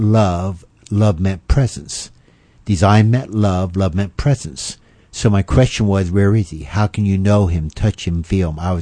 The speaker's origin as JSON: {"language": "English", "town": "Elizabethtown", "region": "Pennsylvania", "country": "United States", "tie": "born or raised there", "said": "I was raised on a dairy farm in Lancaster County, Pennsylvania. Elizabethtown, to be exact. That's in Lancaster County."}